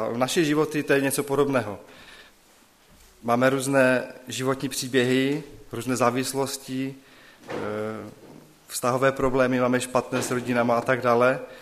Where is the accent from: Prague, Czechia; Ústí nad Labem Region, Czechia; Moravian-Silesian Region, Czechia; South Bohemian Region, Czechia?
Moravian-Silesian Region, Czechia; Karviná; Já jsem z Karviné, máme sbor Církve bratrské